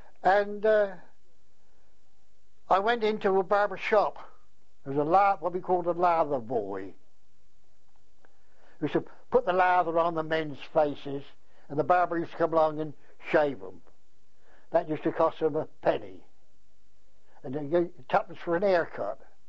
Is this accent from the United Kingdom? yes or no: yes; New Haven, United Kingdom; well, I was born in New Haven on the 27th of July, 1900. And I went to school in New Haven up till I was 13.